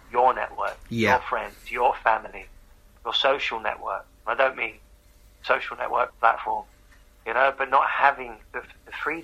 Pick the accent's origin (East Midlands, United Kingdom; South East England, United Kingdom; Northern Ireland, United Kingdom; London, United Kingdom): London, United Kingdom; Hackney; I grew up in Hackney, right?